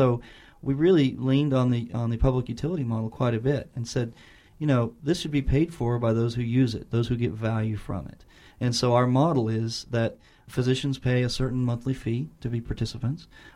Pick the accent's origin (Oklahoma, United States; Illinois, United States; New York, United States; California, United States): Oklahoma, United States; Duncan; I grew up in Duncan, and my wife and I went away for training for nearly 10 years and then returned to Oklahoma in 2008